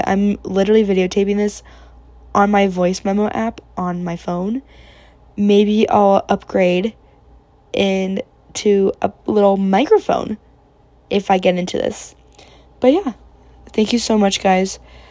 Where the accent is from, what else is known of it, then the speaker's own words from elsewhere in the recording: California, United States; now in Arizona, United States; I'm from California. Again, I go to school in Arizona.